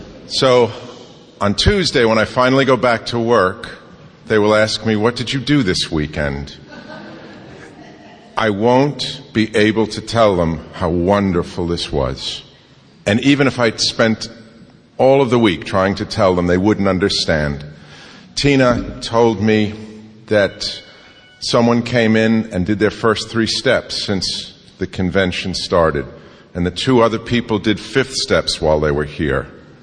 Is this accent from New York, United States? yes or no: yes; New York, United States; I come from New York, which is known to be a very liberal, very dangerous, very wild city